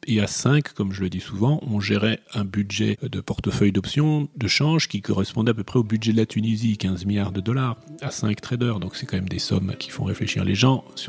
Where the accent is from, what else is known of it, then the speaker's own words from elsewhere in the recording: Neuilly-sur-Seine, Île-de-France, France; born there; D'abord, je suis né à Neuilly-sur-Seine.